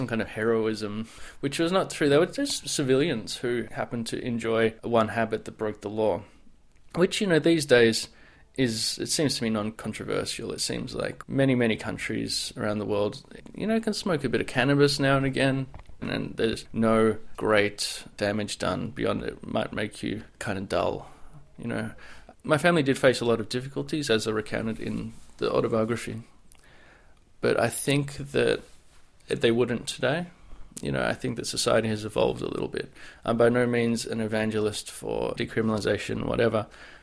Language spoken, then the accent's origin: English; Melbourne, Victoria, Australia; it's basically about an Australian family living in Melbourne, Australia, my hometown, whose grandparents came over around the time of the Prague Spring.